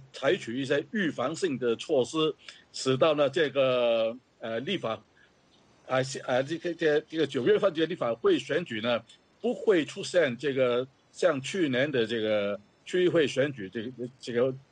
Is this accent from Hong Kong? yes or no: yes; Hong Kong; 我们香港人